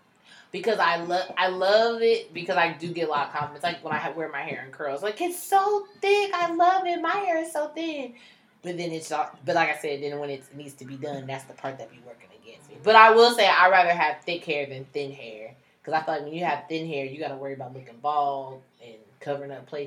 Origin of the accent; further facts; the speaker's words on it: Richmond, Virginia, United States; And y'all remember I grew up in Richmond. This is majority white folks